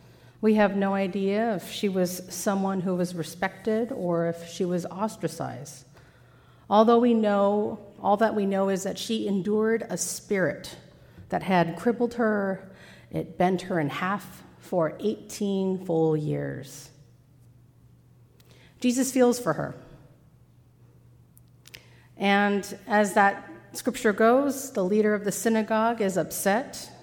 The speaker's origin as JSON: {"language": "English", "region": "California", "country": "United States", "said": "I come from California, where, for the most part, it's sunny, like 362 days out of the year."}